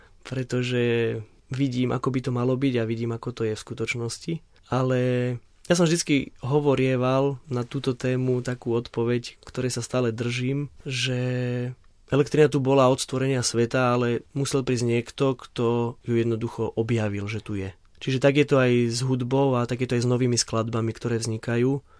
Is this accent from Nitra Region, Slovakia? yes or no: yes; Oponice, Nitra Region, Slovakia; Tak, prvé spomienky sú samozrejme na Slovensko. Môj orgán v Oponiciach, mojej rodnej dedinke, kde som hrával a hrávam aj dodnes.